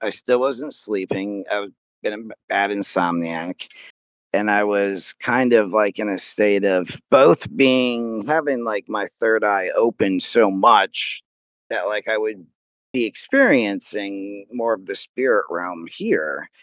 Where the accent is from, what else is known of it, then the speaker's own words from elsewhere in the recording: Connecticut, United States; born there; I was born in Connecticut. That's my home state. But then I spent my first 2 years of life back in Camp Lejeune.